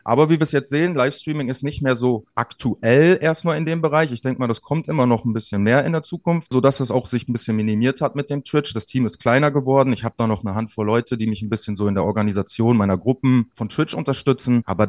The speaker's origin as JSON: {"language": "German", "town": "Münster", "region": "North Rhine-Westphalia", "country": "Germany", "tie": "born there", "said": "Ich bin geboren in Münster."}